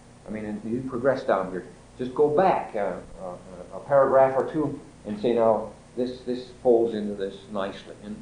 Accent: California, United States; I'm from California

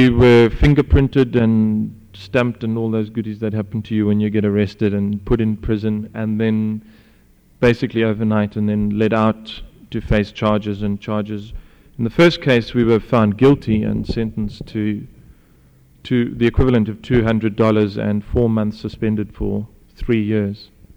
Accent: South Africa; also born or lived in New York; although I'm from South Africa, I've also spent a year in New York.

